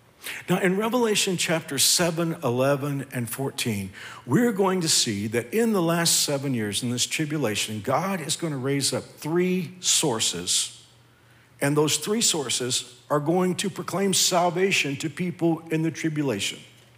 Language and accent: English; Texas, United States; You guys know I'm from Texas. I'm in Texas, where I'm from. High school football is the state religion of Texas.